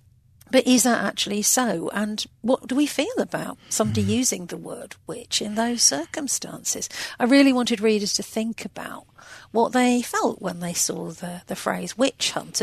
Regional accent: United Kingdom

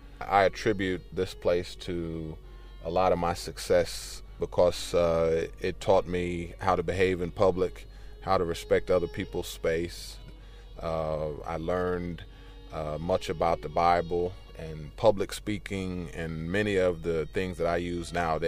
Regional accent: West Virginia, United States; accent: hillbilly; I tell them I'm from McDowell County. And they said, oh, that's amazing. I didn't think. I said, yeah, I speak hillbilly well.

